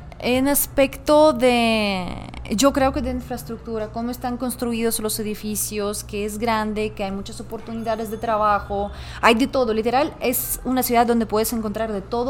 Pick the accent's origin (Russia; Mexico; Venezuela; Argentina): Russia; Ural; born there; Spanish is a second language; also born or lived in Moscow; Bueno, yo nací en una zona que se llama Ural. Es de los montes Urales, no es de tanto frío como en Siberia, pero más o menos. Los inviernos sí son duros ahí. Pero últimamente yo estaba viviendo en Moscú, últimos 3 años antes de llegar acá.